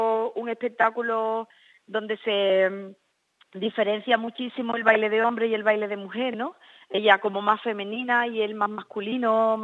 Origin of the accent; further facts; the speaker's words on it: Cádiz, Andalusia, Spain; Bueno, pues la verdad que yo soy de Cádiz, entonces allí desde pequeña la verdad que se vive mucho lo que es la música, el flamenco, ¿sabes?